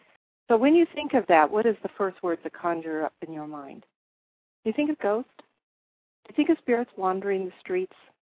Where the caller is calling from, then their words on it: Tombstone, Arizona, United States; I'm calling you from Arizona, where I currently live, near the town of Tombstone.